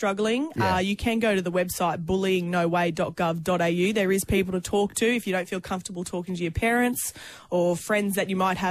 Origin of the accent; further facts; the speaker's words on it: Stanthorpe, Queensland, Australia; And I was going to a high school back in my hometown in Stanthorpe.